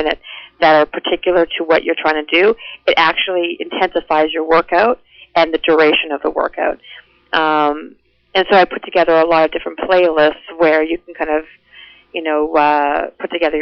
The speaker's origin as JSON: {"language": "English", "town": "Winnipeg", "region": "Manitoba", "country": "Canada", "tie": "born or raised there", "also_born_or_lived": "Toronto / Los Angeles", "said": "I grew up in Winnipeg, moved to Toronto for many years, then moved to Los Angeles for about 10 years, then moved back to Toronto."}